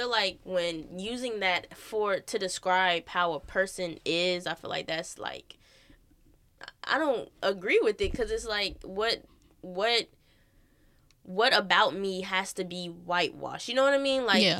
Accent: Texas, United States; born there; I just know that I was born in Texas.

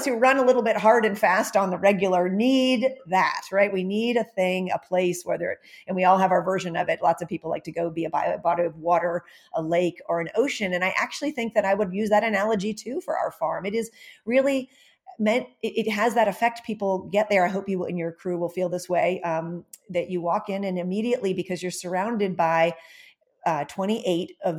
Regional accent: San Diego, California, United States; my hometown of San Diego had in a way with the racetrack. And myself, as a horse girl in San Diego, I knew of the racetrack, but I didn't understand it.

